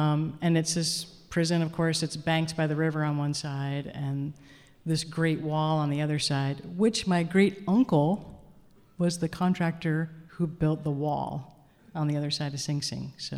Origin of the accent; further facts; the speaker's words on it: Ossining, New York, United States; So we grew up in Ossining, New York. My mom and her family actually grew up in the neighboring town, Briarcliff Manor